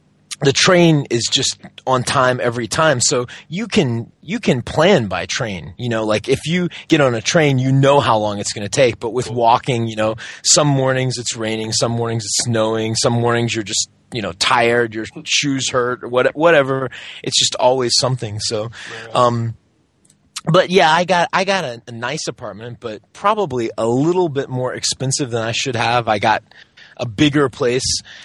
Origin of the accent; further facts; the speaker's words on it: Georgia, United States; Like I remember, you know, growing up in Georgia, there was always a lot of like yellow pollen on the cars, but I don't remember seeing it here.